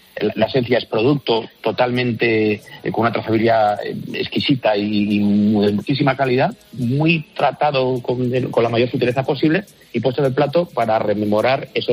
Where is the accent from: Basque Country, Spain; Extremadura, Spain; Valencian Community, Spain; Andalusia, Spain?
Basque Country, Spain; now in Madrid, Spain; cocina vasca, de donde somos y bueno, que llevamos ya 25 años en Madrid, que llevo ya más tiempo aquí que mi tierra, o sea, que Madrid es mi tierra.